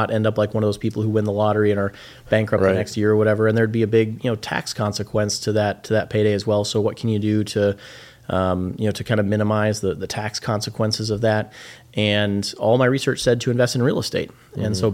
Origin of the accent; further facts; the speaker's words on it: Rochester, Minnesota, United States; also born or lived in Oklahoma, United States; Yeah, I grew up in Rochester here, graduated from John Marshall class of 01 and, or 2000.